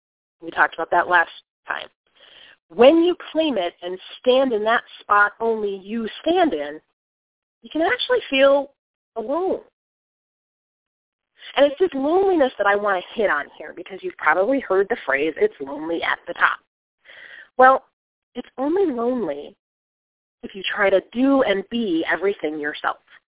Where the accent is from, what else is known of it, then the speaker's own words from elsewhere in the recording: Flint, Michigan, United States; My hometown is Flint, Michigan, one of the most dangerous cities in America at the time. I was accustomed to the various noises of city life, and life in Flint to me was safe